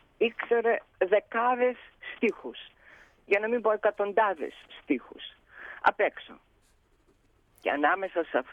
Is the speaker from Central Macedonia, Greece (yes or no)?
yes; Thessaloniki, Central Macedonia, Greece; Γεννήθηκα και μεγάλωσα στη Θεσσαλονίκη. Είμαι παιδί προσφύγων. Η μάνα μου ήταν από τη Σμύρνη και ο πατέρας μου από την Ανατολική Θράκη.